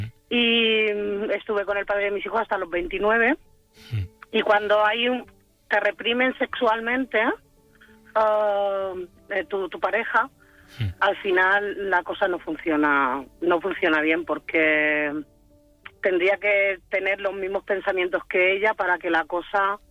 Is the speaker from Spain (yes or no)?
yes; Balearic Islands, Spain; Ellos viven en Almería, yo en Mallorca, soy de Mallorca